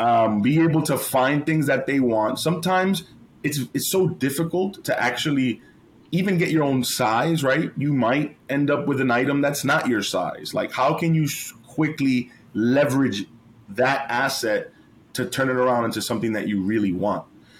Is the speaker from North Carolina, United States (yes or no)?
no; New York City, New York, United States; because I come from Washington Heights, an area that really is like inner city, underprivileged.